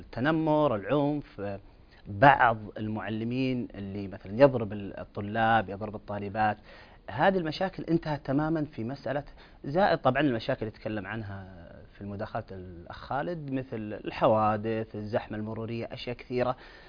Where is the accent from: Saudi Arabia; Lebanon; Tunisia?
Saudi Arabia